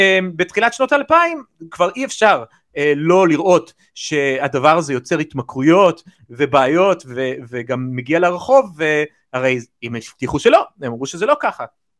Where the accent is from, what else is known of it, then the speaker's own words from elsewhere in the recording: United States; ההורים שלי אמריקאים, אני אמריקאי וכולי